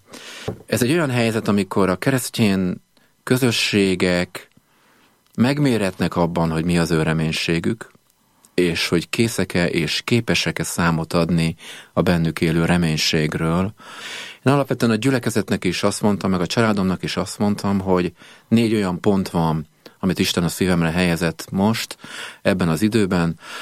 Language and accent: Hungarian; Budapest, Hungary; Igen, tehát én egy ilyen református családban nőttem fel, a nővéremmel velük, a Budahegyvidéki gyülekezet volt a gyülekezet, ahova tartoztunk.